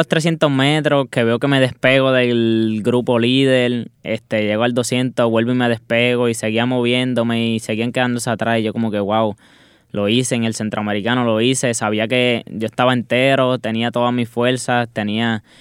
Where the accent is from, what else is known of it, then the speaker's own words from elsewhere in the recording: Puerto Rico; no me está diciendo que soy de Puerto Rico